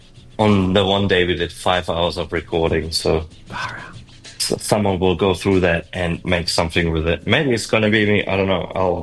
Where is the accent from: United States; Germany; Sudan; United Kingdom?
Germany; I'm from Germany, and like money and cash is like very much a thing.